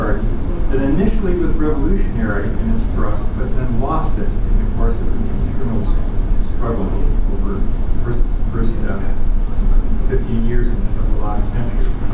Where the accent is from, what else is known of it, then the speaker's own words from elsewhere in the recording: Toronto, Ontario, Canada; I'm from Toronto.